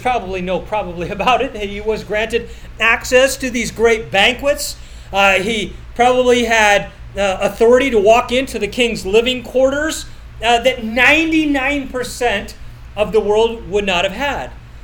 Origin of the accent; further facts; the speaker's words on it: Canada; for me as a farm boy growing up in Canada